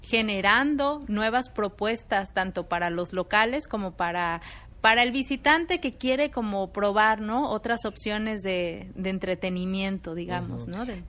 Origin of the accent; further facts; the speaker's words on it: Puerto Vallarta, Jalisco, Mexico; Sí, yo estudié Ciencias de la Comunicación en la ciudad de Guadalajara, aunque soy de aquí, de Puerto Vallarta, originaria, ¿no? Pata salada.